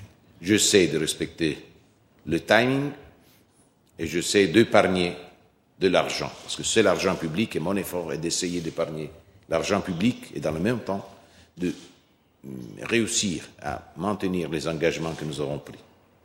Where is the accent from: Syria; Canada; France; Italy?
Italy; French is a second language; Moi, je suis italien comme lui